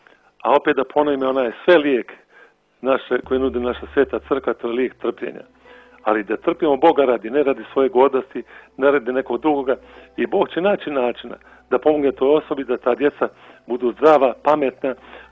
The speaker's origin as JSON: {"language": "Serbian", "town": "Nikšić", "region": "Nikšić Municipality", "country": "Montenegro", "tie": "born or raised there", "said": "ja sam rodom iz Nikšića"}